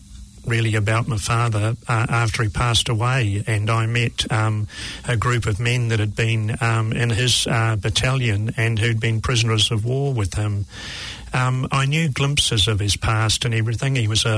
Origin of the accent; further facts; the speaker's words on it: Waiheke Island, Auckland, New Zealand; I grew up on Aritangi Beach on Waiheke Island